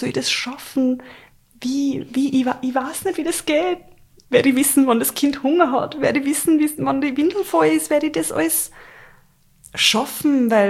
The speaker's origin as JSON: {"language": "German", "region": "Upper Austria", "country": "Austria", "said": "Sagt man bei uns in Oberösterreich?"}